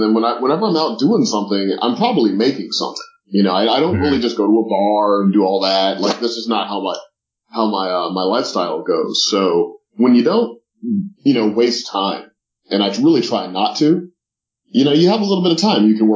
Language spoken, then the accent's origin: English; St. Louis, Missouri, United States; I mean, I was growing up in St. Louis, Missouri, where everything is kind of charted out for you.